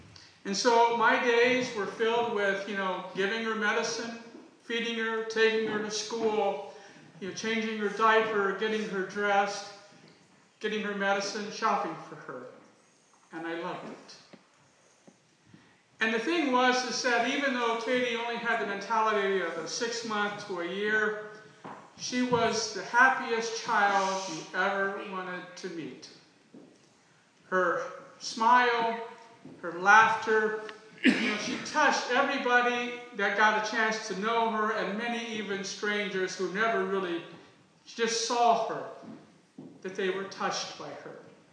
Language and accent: English; Ohio, United States; And like any, you know, born and raised in Ohio, true blue, you know, Ohio State fan